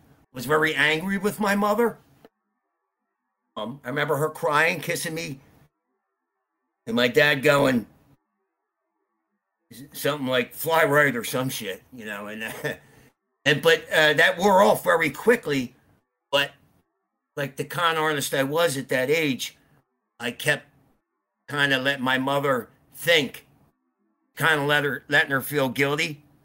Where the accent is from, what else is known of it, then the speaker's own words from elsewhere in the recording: Philadelphia, Pennsylvania, United States; I grew up in Roxburgh. It's almost like the suburbs.